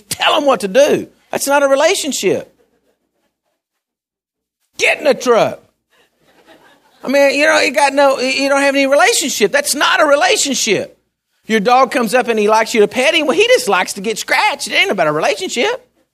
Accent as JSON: {"language": "English", "region": "Texas", "country": "United States", "said": "So around here, I believe that we have difficulties in having relationships because we're all from Texas and we're all the Lone Star State"}